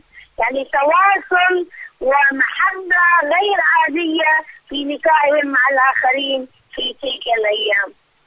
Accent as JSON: {"language": "Arabic", "country": "Lebanon", "said": "ولذا ترين عندنا في لبنان الطفل الصغير يبكي إلى أمه"}